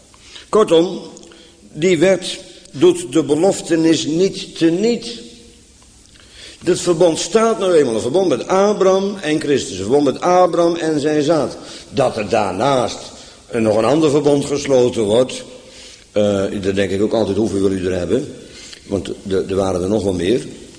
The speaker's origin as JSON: {"language": "Dutch", "town": "Bodegraven", "region": "South Holland", "country": "Netherlands", "tie": "born or raised there", "said": "Hoewel, ik kom uit Bodegraven"}